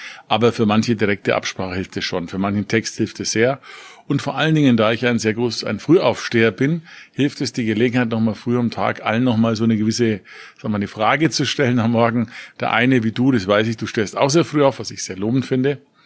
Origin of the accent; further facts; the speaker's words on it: Nuremberg, Bavaria, Germany; Ich komme aus Nürnberg, Stadt der Reichsparteitage, Holocaust, Drittes Reich.